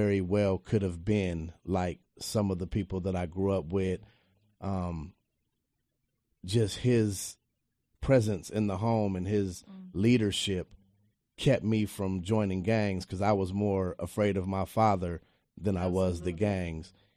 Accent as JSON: {"language": "English", "town": "Compton", "region": "California", "country": "United States", "tie": "born or raised there", "said": "I grew up in Compton, and I had a very present father, loving husband to my mom."}